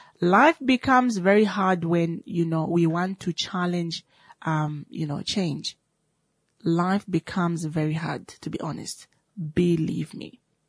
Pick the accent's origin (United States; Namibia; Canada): Namibia; Opuwo, Kunene; I know I was born and bred in Opuwo. I've been living in Opuwo all my life.